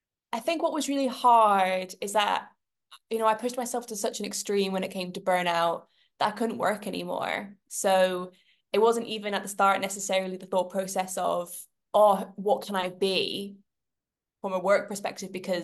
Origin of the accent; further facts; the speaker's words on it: Scotland, United Kingdom; I am from Scotland originally.